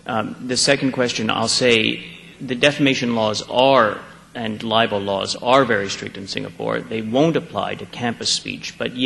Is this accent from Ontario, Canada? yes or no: no; Montreal, Quebec, Canada; I mean, yes, we could open it here in Montreal. I use it as an example because it's my hometown.